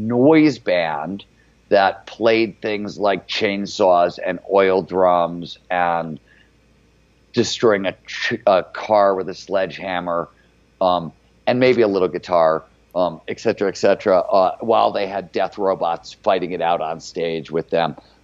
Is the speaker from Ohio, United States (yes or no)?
yes; Cleveland, Ohio, United States; It was like bands would show up to play where I grew up in Cleveland.